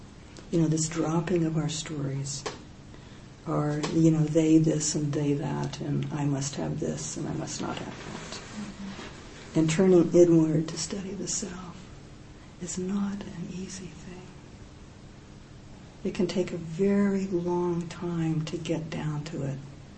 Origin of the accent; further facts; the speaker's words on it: United States; moved away as an adult; now in England, United Kingdom; I'm an American monk, you know, living in England.